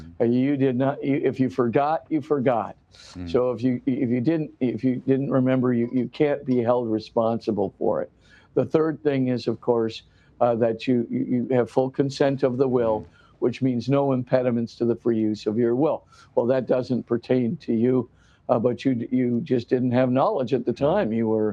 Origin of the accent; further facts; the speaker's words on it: Hawaii, United States; I grew up in Hawaii, so I'm glad